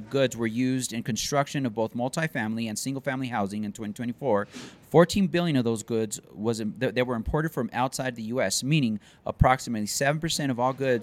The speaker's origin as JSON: {"language": "English", "country": "United States", "said": "As an American, I'm a little selfish."}